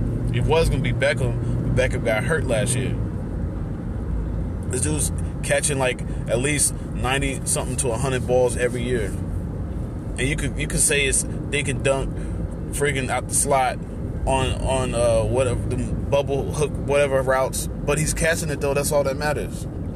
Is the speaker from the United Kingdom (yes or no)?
no; New York, United States; As a New Yorker, I root for every New York team to have success.